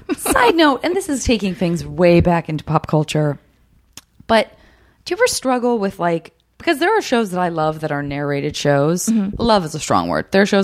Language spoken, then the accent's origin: English; Arizona, United States; I'm from Arizona and I went to school at NAU.